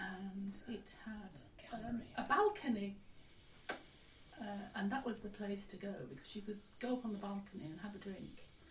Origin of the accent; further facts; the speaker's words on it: Leeds, Yorkshire and the Humber, United Kingdom; And I came from Kirkstall, and we used to get on the bus where we lived, and we used to go into Leeds